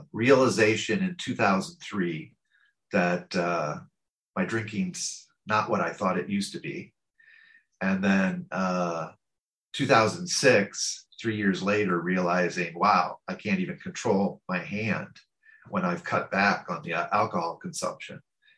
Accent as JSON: {"language": "English", "town": "St. Louis", "region": "Missouri", "country": "United States", "tie": "born there", "said": "So I'm American. I was born in the Midwest of the United States in a city called St. Louis."}